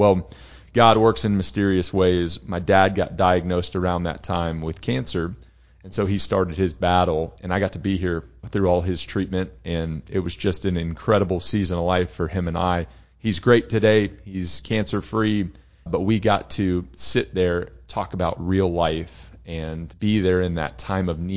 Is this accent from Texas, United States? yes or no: yes; San Antonio, Texas, United States; Loved growing up in San Antonio.